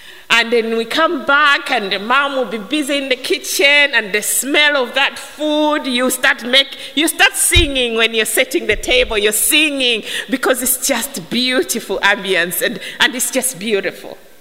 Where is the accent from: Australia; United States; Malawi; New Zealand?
Malawi; I said to you, I come from Malawi.